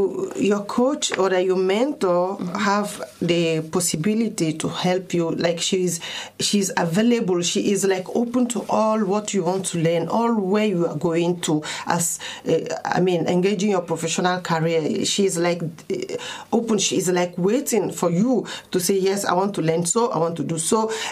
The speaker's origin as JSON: {"language": "English", "country": "Togo", "second_language": "English", "said": "I am from Togo naturally."}